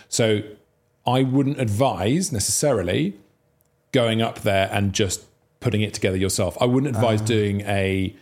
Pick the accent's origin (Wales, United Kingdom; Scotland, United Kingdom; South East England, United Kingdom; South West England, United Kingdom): Wales, United Kingdom; Monmouth; We'd drive up the A449 back to my hometown, Monmouth